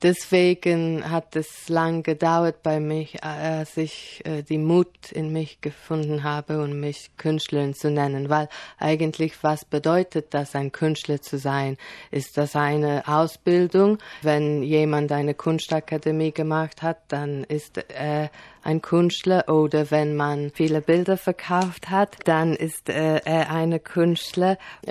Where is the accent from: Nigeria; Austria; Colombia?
Nigeria; Ja, also ich bin in Nigeria aufgewachsen und es war eine sehr tolle Zeit und ich habe sehr schöne Erinnerungen.